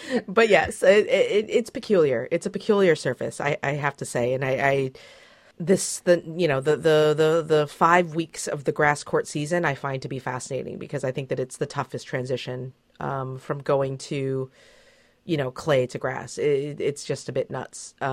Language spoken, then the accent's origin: English; United States; As an American, though, I grew up kind of thinking that clay was the most alien.